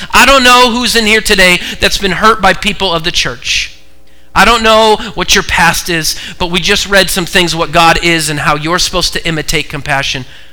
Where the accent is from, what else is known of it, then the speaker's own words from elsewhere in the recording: Portland, Oregon, United States; I was born and raised in Oregon, and just yesterday there were riots in Portland, right by where I grew up.